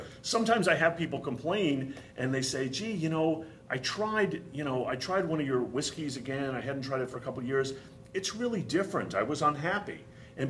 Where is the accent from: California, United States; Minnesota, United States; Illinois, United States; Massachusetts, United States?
Massachusetts, United States; Boston; accent: Boston; moved away as an adult; now in Cleveland, United States; You know, you can probably tell from my very thick Boston accent that I'm from Boston. You know, I moved here about 11 years ago.